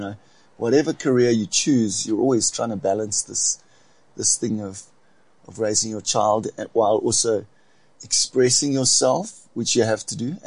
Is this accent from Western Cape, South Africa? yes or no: no; Port Elizabeth, Eastern Cape, South Africa; So I'm from the Eastern Cape, Port Elizabeth.